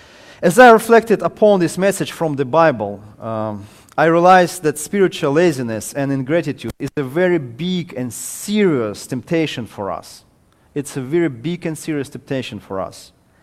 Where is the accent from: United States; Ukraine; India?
Ukraine; moved away; I came from Ukraine. I lived many years in Ukraine, in past communist country.